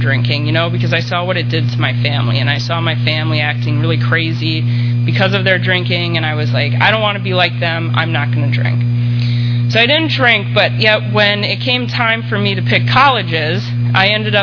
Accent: Wisconsin, United States; I grew up in Wisconsin, and a lot of folks in Wisconsin, including my family, drink a lot.

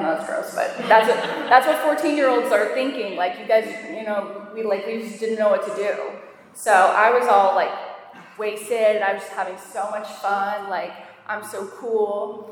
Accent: Florida, United States; I grew up in Florida. So I'm from Pinellas County.

